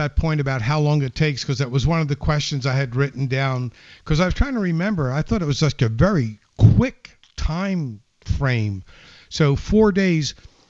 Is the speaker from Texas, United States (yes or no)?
yes; Texas, United States; well, growing up in Texas, you know, from the latter part of my life